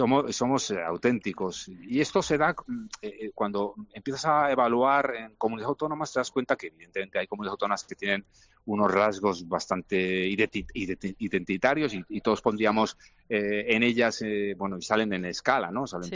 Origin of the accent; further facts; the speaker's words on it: Huesca, Aragon, Spain; Yo, por ejemplo, si yo soy de Huesca, canturreo y grito un poquito más, ¿vale?